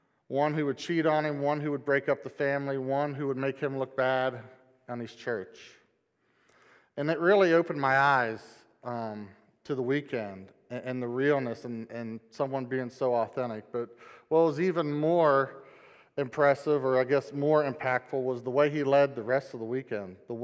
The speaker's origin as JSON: {"language": "English", "town": "Woodsfield", "region": "Ohio", "country": "United States", "tie": "born or raised there", "said": "It was a family from our church that I grew up in Woodsfield."}